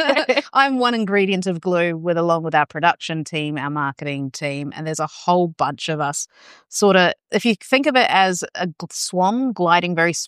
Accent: New Zealand; now in Australia; I'm a migrant myself to Australia, but then I'm a New Zealander originally.

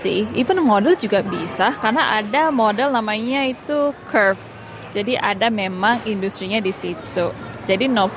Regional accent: Indonesia; now in Australia; walaupun saya dari Indonesia, lahir Indonesia, sekarang udah jadi warga negara Australia

